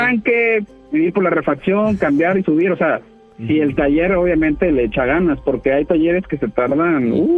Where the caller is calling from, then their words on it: Mexico City, Mexico; De aquí, de la Ciudad de México.